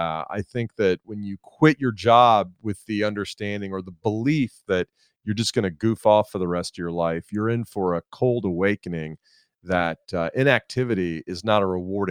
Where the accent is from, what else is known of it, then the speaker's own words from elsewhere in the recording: Atlanta, Georgia, United States; Yeah, well, I'm from Atlanta and I live in Atlanta now. So let's be nice to the Home Depot.